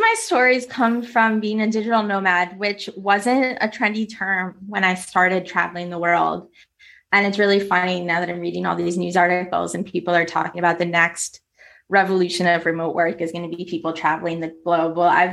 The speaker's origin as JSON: {"language": "English", "country": "United States", "lives_now": "Spain", "said": "I'm a digital nomad. Like, I'm an American currently living in Spain. Like, I've lived in Cape Town, in Vietnam, in Thailand."}